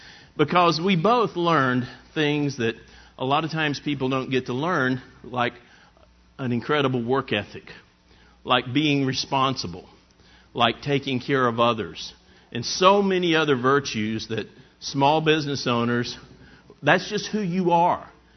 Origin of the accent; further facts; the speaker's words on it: Chattanooga, Tennessee, United States; We grew up in Chattanooga, Tennessee, beautiful lake there in the area